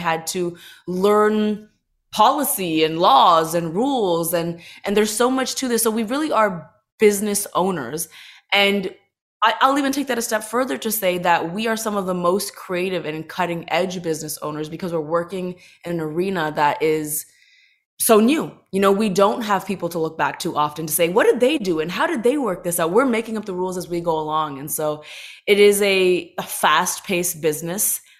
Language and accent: English; Toronto, Ontario, Canada; growing up in Toronto, being an Indian girl